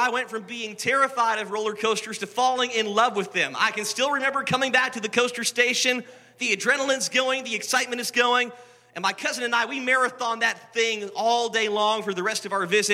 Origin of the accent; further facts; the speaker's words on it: Edmonton, Alberta, Canada; back in my hometown of Edmonton.